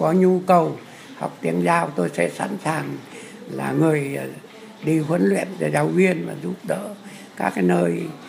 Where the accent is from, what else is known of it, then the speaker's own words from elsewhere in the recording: Bắc Kạn, Vietnam; born there; Tôi sinh ra trên Bắc Cạn cũng được theo các anh chị tiếp thu cái nền văn hóa dân tộc Dao ấy